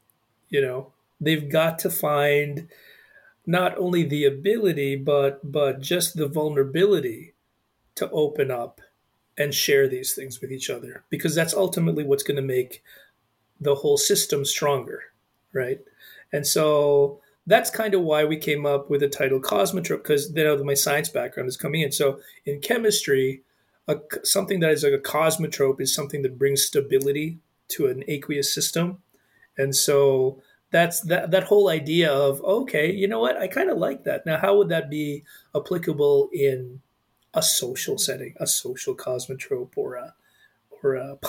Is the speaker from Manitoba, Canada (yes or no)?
yes; Winnipeg, Manitoba, Canada; So I was born in Winnipeg, Manitoba. And so if you head up straight north of Sioux Falls, 8 hours or so, you get to it.